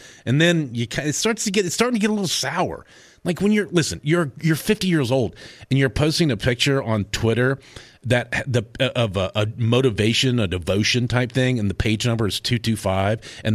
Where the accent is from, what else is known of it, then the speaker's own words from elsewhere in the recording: Tennessee, United States; But growing up in Tennessee, Tennessee, being a Vol fan